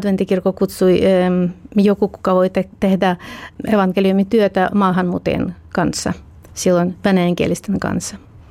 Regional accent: Vinnytsia, Vinnytsia Oblast, Ukraine; Finnish is a second language; Minä olen kaupunkista Vinnitsa, joka on noin 300 kilometriä Kiovasta länteen. Ja meidän koko suku on Vinnitsan alueelta, sekä isän että äitin.

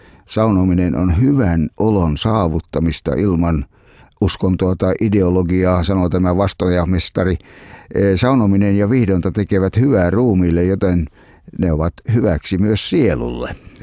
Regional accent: Savo, Finland; mutta minä savolaisena kyllä sanon vastojamestari.

